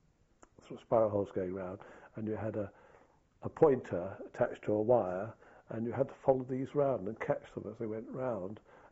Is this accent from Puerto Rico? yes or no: no; Derby, East Midlands, United Kingdom; born or raised there